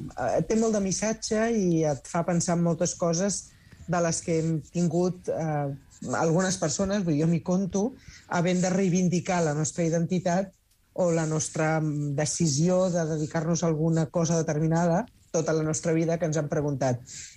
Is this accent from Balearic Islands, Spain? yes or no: no; Sant Boi de Llobregat, Catalonia, Spain; aquí soc de Sant Boi de Llobregat